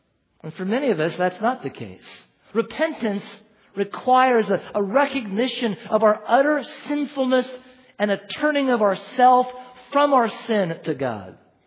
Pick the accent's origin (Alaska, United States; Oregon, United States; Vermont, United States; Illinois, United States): Oregon, United States; now in Knoxville, United States; Anyway, I'm from Oregon, remember?